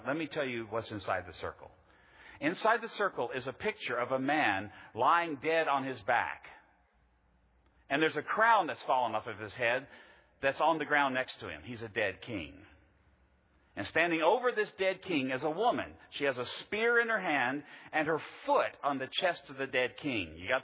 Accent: Virginia, United States; most of us here today, are Americans. We don't have kings. I come from Virginia. We have the best state flag in the Union.

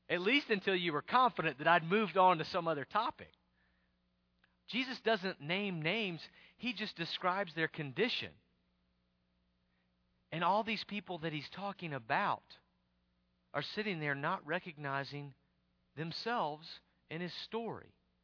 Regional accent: the South, United States; I mean, I grew up in the South, but sometimes I wonder if the South isn't the walked over district.

